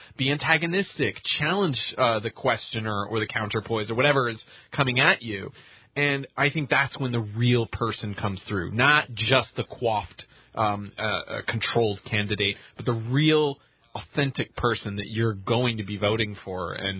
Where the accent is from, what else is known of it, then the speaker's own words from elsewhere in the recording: Washington, United States; as well as a couple other candidates, specifically de Blasio and, of course, Jay Inslee from my home state.